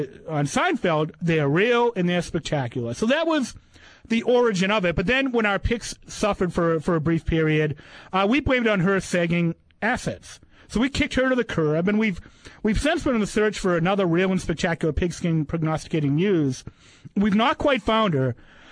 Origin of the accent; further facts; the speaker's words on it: Quincy, United States; I went to a place last night that I checked out in lovely Quincy, my hometown